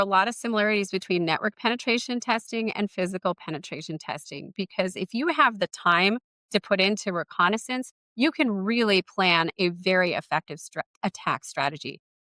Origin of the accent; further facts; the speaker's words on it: New Jersey, United States; And so, and I grew up in New Jersey. So I would take the PATH train into the World Trade Center.